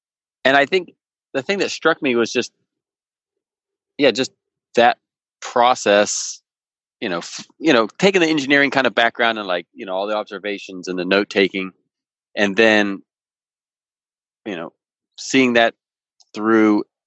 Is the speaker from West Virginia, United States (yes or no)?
yes; West Virginia, United States; I grew up in West Virginia.